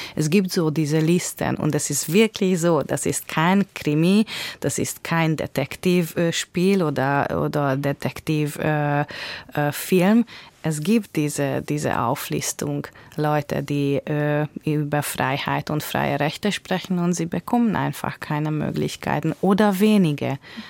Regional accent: Hungary; first language Hungarian; German is a second language; ich spreche Ungarisch, Ungarisch ist meine Muttersprache und das ist am tiefsten in mir natürlich und die ungarische Kultur halte ich für sehr wichtig

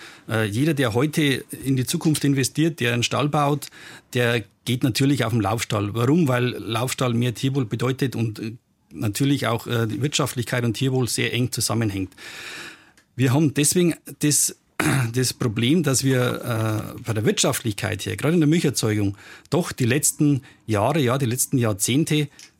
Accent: Bavaria, Germany; ich komme ja aus Bayern

